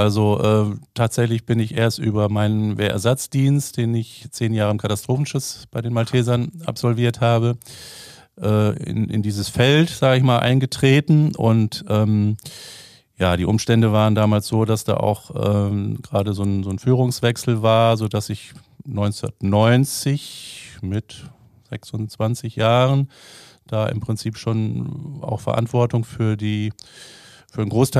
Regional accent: Aschendorf, Lower Saxony, Germany; Ansonsten bin ich aufgewachsen in Aschendorf, Einzelkind, hat Vor- und Nachteile.

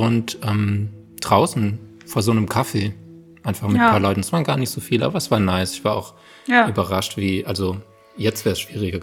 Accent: Landau, Rhineland-Palatinate, Germany; Also ich komme aus Landau in der Pfalz.

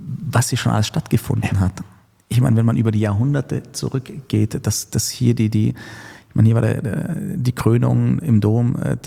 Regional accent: Ulm, Baden-Württemberg, Germany; ich bin in Ulm aufgewachsen

